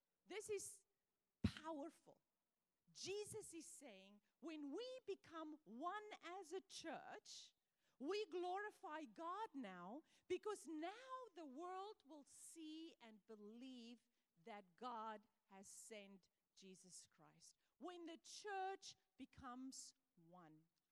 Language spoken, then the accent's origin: English; South Africa; moved away as an adult; now in United States; I didn't want to leave my country to come to America with my husband. I'm from South Africa.